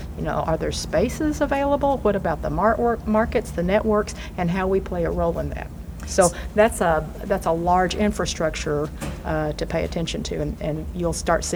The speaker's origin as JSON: {"language": "English", "region": "Arkansas", "country": "United States", "tie": "born or raised there", "also_born_or_lived": "Oklahoma", "said": "my parents are from China. I'm from Oklahoma and grew up in Arkansas"}